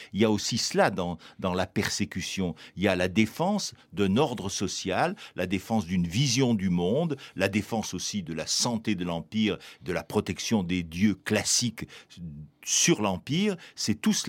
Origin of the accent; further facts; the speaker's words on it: France; en tant que Français, en tant que descendant de la Gaule romaine